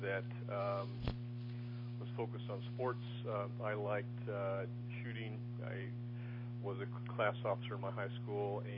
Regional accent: Twin Falls, Idaho, United States; I was born in Twin Falls, Idaho, which is south central Idaho, on May 26, 1948.

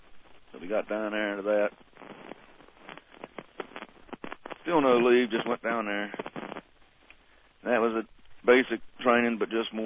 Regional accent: Morehead City, North Carolina, United States; Well, I was born in Morehead City, North Carolina, on February 18th, 1948. And I grew up here, went through high school here

